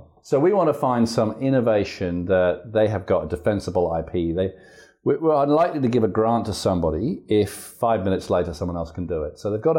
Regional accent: England, United Kingdom; moved away as an adult; also born or lived in Singapore; now in Perth, Australia; I came here 20 years ago as a school teacher from England. You can probably tell from my accent.

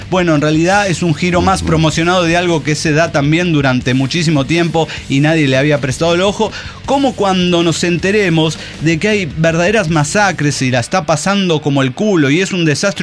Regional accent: Cuautitlán Izcalli, State of Mexico, Mexico; moved away as an adult; yo soy originario de Cuautitlán Izcalli y desde mi primera vez, mi primer mes de vida y hasta mis 22 años viví ahí. Ahora regreso cada que puedo a ver a mi familia

